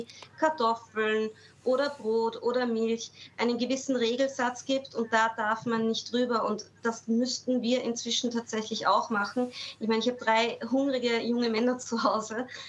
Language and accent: German; Austria; kosten in Italien 2 Euro weniger als bei uns in Österreich.